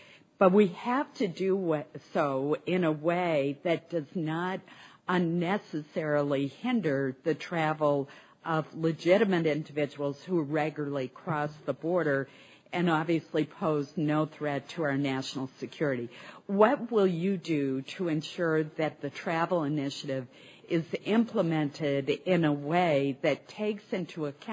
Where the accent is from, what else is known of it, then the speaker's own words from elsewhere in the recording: Maine, United States; And let me give you an example from my home state of Maine.